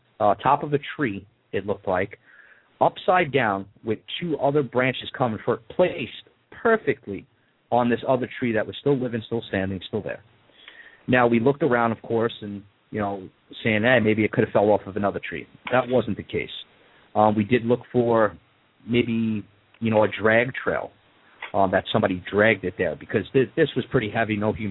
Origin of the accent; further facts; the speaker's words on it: New York, United States; And mind you, I'm going to put this in place here and now that we're from New York, so we're not really allowed to carry guns.